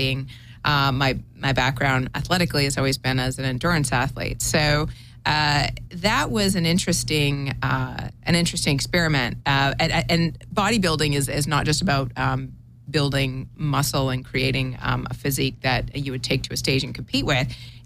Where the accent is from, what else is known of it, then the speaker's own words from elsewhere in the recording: Toronto, Ontario, Canada; moved away as an adult; So I'm originally from Toronto, but I came to California originally on a corporate path. I was recruited to Silicon Valley